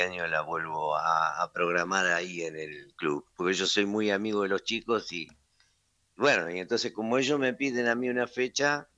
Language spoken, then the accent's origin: Spanish; Don Bosco, Buenos Aires Province, Argentina; also born or lived in Capitán Sarmiento; diciembre hice, desde mi llegada al pueblo de mi infancia, que fue Don Bosco, cerca de Quilmes